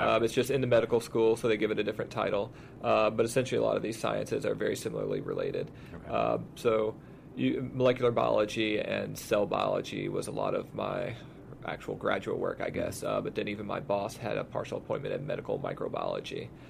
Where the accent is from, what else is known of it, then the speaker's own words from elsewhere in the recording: Texas, United States; So I grew up in Texas, went to UT Austin